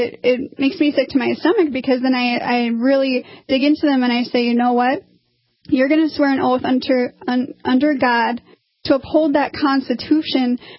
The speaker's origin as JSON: {"language": "English", "town": "Sioux Falls", "region": "South Dakota", "country": "United States", "said": "We ended up having more in common because we're both from Sioux Falls."}